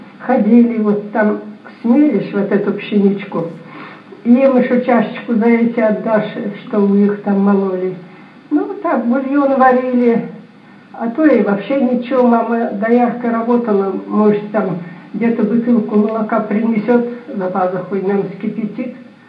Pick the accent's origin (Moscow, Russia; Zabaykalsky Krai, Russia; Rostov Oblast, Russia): Zabaykalsky Krai, Russia; Ustil; moved away as an adult; Родилась я в Забайкалье, там село, наверное, было Устиля. Устиля.